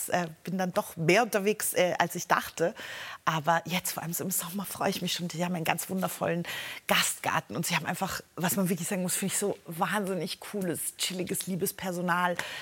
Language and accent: German; Belgrade, Serbia; also born or lived in Lower Austria; weil ich in Niederösterreich bin wirklich nur rausgeflutscht und dann sind wir sofort nach Belgrad